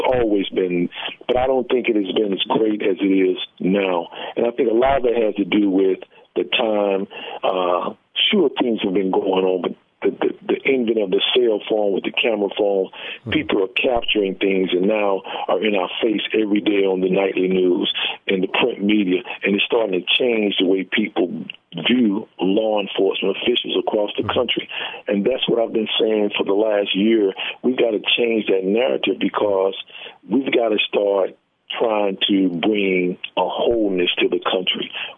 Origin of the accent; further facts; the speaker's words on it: Winston-Salem, North Carolina, United States; I grew up in what would be considered East Winston in North Carolina, Winston-Salem.